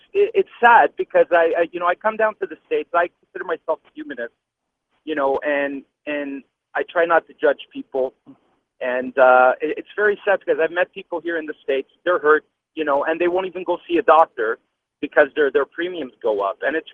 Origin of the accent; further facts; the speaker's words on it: Canada; I'm Canadian.